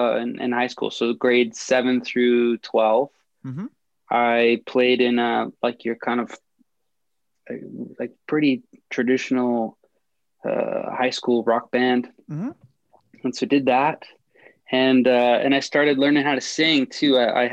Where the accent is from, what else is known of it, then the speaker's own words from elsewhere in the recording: Calgary, Alberta, Canada; also born or lived in Ontario; I was born in Ontario, which is towards the east side of the country, and then moved to Calgary, actually, when I was young. And okay. Then I've just grown up here I was gone for a brief stint. I went to Toronto for a bit